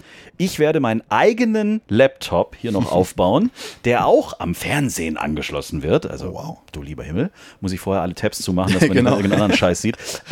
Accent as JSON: {"language": "German", "town": "Stuttgart", "region": "Baden-Württemberg", "country": "Germany", "said": "Ich als Stuttgarter"}